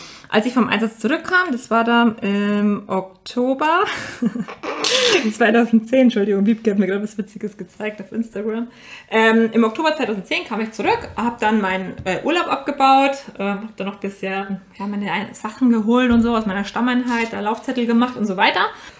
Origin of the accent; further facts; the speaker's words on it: Bavaria, Germany; ich komme aus der Nähe von Ingolstadt